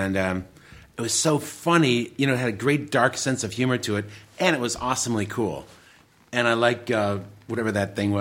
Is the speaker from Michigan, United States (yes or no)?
yes; Detroit, Michigan, United States; also born or lived in Royal Oak; Well, I was born in Royal Oak, but I lived in the city of Detroit proper.